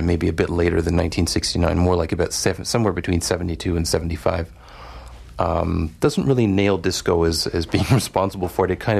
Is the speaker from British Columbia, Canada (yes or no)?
no; Montreal, Quebec, Canada; I grew up in Montreal, so I don't know what the radio formats are like here.